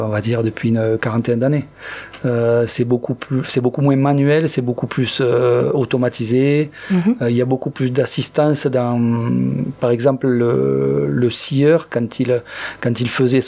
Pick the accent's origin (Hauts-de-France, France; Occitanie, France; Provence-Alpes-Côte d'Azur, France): Occitanie, France; Toulouse; now in Lozère, France; Et on n'était pas prédestinés à venir en Lozère, puisque nous, on est de Toulouse.